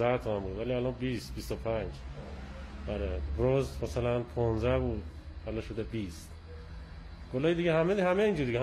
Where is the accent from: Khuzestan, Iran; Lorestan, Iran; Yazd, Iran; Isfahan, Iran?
Lorestan, Iran; Aligudarz